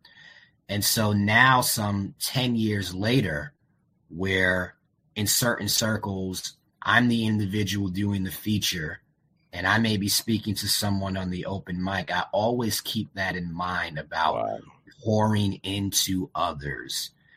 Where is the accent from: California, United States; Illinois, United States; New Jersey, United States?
New Jersey, United States; Jersey City; Well, I represent the 201, Jersey City, New Jersey. I'm a northerner.